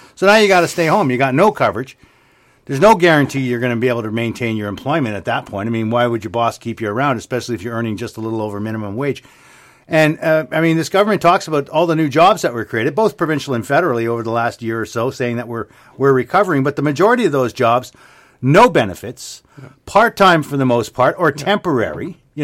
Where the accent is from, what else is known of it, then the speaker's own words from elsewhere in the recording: Canada; But, I mean, as a Canadian, as a person who is, you know, a taxpayer who receives universal health care